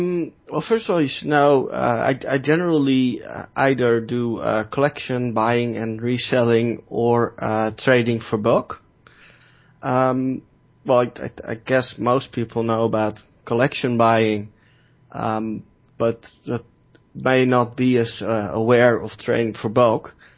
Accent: Amsterdam, North Holland, Netherlands; I'm from Amsterdam, born, raised in a town right next to it, and now live there again.

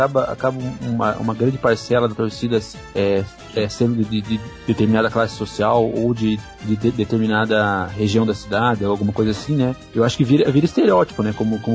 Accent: Curitiba, Paraná, Brazil; eu sou de Curitiba

